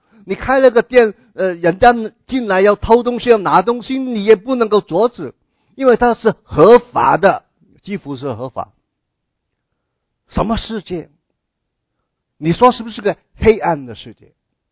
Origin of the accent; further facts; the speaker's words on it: California, United States; 我是来自加州我在加州住了20多年也有一些的亲人还在加州